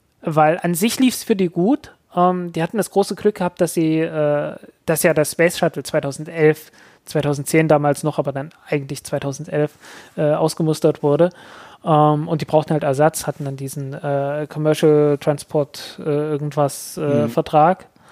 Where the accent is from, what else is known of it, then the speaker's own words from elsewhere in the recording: Germany; Die 90er Jahren waren für Leute, die in der DDR geboren wurden, also so, ich bin 83er Baujahr, also ich bin halt wirklich so aus dem Kindergarten gekommen, ich habe der erste Monat Schule war bei mir noch DDR.